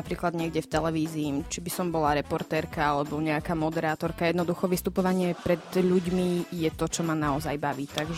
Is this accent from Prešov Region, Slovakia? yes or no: yes; Humenné, Prešov Region, Slovakia; rodné mesto Humenné, narodila som sa tam, vyrastala som tam, čiže toto je v podstate môjmu srdcu najbližšie mesto.